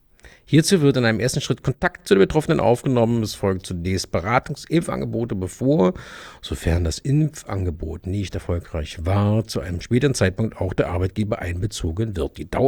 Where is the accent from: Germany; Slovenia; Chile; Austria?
Germany; Brandenburg; Bin Brandenburger, wenn Brandenburg.